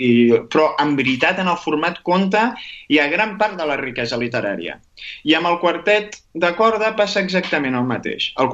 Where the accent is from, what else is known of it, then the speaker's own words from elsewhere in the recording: Sabadell, Catalonia, Spain; jo com a sabadellenc de tota la vida